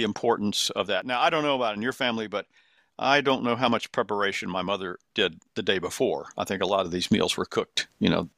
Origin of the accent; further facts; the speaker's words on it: Columbia, South Carolina, United States; I had similar parallel things growing up in the Methodist Church in Columbia, South Carolina, where I'm from.